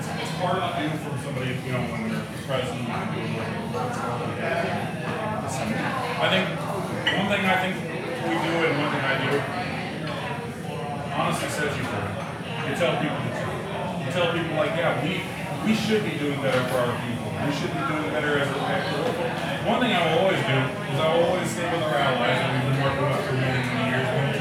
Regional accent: Knoxville, Tennessee, United States; I come from Knoxville, I come from Marion County, that is very, very red.

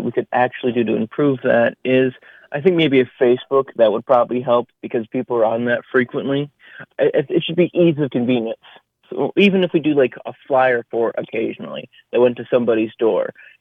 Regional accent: Port Huron, Michigan, United States; Well, I was born and raised in Port Huron, if that's not evidence.

